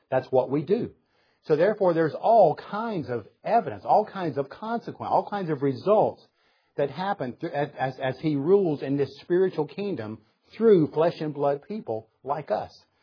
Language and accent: English; the South, United States; So this is where it really helps being the Southerner.